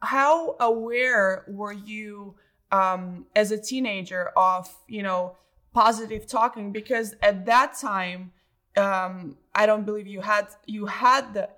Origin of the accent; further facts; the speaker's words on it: Belarus; You know, I grew up in Belarus, where brain training when I was growing up wasn't anywhere even really talked about.